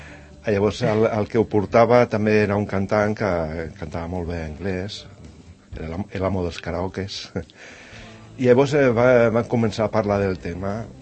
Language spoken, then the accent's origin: Catalan; Sant Cugat del Vallès, Catalonia, Spain; nosaltres som tres de Sant Cugat